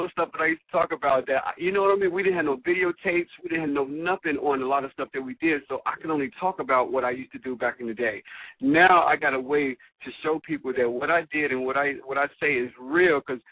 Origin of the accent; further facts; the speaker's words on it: Cincinnati, Ohio, United States; Everybody knows I'm from Cincinnati, Ohio, but I used to live like about an hour from there.